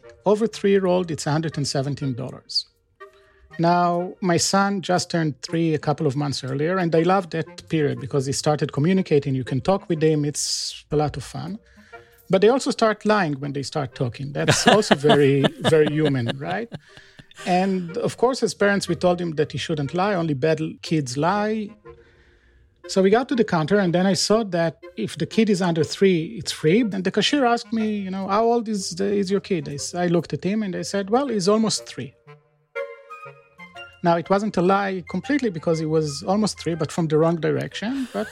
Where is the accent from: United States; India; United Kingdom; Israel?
Israel; So when I grew up in Israel